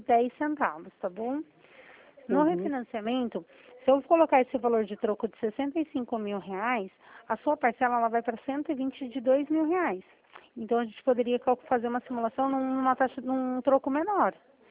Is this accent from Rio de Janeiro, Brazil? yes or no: no; Itatiba, São Paulo, Brazil; eu sou da cidade de Itatiba.